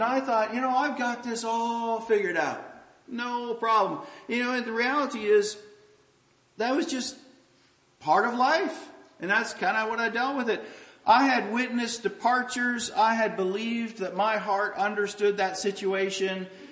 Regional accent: Canada; moved away as an adult; now in United States; I grew up in Canada. I moved to the United States when I was 26 years old

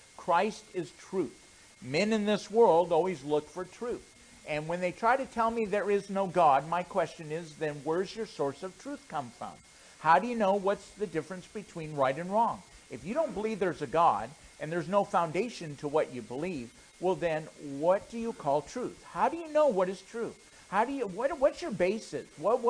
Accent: Rapid City, South Dakota, United States; So I grew up in a pastor's home. I grew up in Rapid City, South Dakota.

